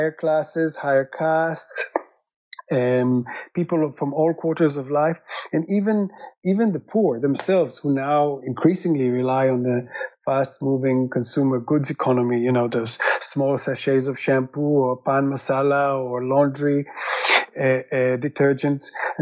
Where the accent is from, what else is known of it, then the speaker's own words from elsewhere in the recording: Israel; I'm originally from Israel